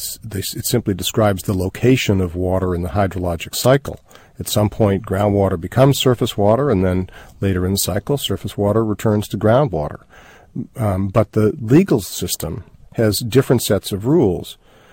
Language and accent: English; Massachusetts, United States; Florida, Massachusetts, my home state, Michigan, Minnesota, Wisconsin.